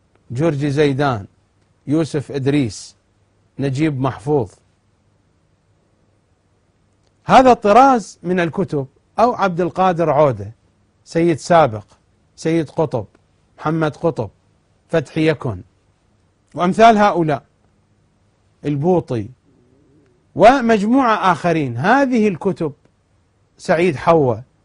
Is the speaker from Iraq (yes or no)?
yes; Iraq; مثلا المنابر عندنا في العراق في تلك الفترة